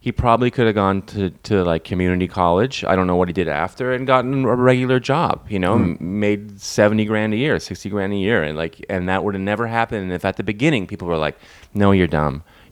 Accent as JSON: {"language": "English", "country": "Canada", "said": "because I'm from Canada and you have to take French until 9th grade, or until 10th grade"}